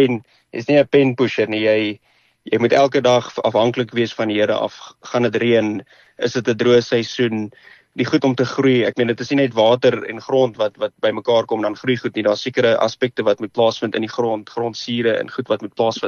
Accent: Eswatini; now in South Africa; Ons het groot geword op Swaziland. Ons was getuiskool en toe het ons daar groot geword op die plaas wat boere met die skape en makadamias in Swaziland.

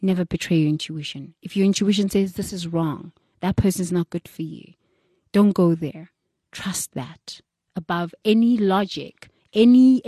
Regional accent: South Africa; English is a second language; moved away as an adult; now in United States; you know, as a South African, when I first got to America and somebody said to me, I actually don't care.

